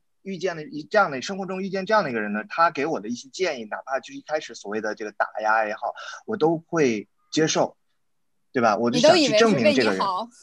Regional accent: Northeast China, China; accent: Northeastern; 说我说话有口音啊，东北口音啊，然后说我英语差呀

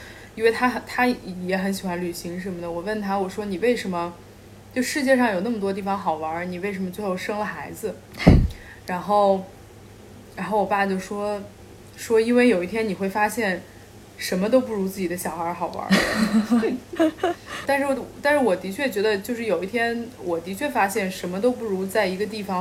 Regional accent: Beijing, China; also born or lived in United States; 因为我在北京长大嘛

